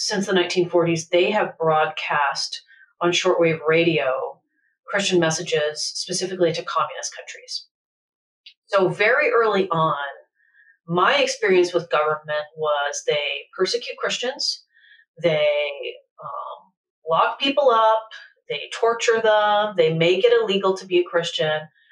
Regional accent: Texas, United States; also born or lived in California; I used to live in California. I've lived all of my adult life in California, but I grew up in Texas.

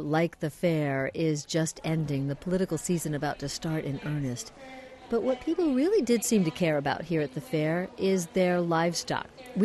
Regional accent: Boston, Massachusetts, United States; No, we're from Boston.

